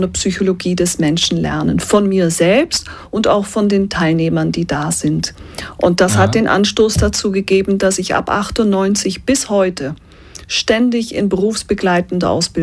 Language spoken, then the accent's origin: German; Belgium; German is a second language; Ich bin in Belgien aufgewachsen mit einem belgischen Vater, eine holländische Mutter.